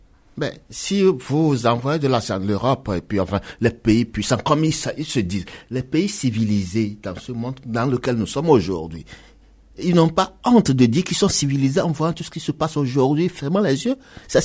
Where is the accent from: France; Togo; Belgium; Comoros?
Togo; bon, je viens de l'Afrique de l'Ouest.